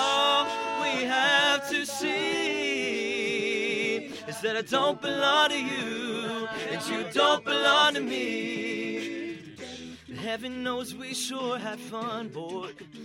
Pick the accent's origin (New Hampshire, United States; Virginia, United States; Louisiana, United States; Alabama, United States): Virginia, United States; Richmond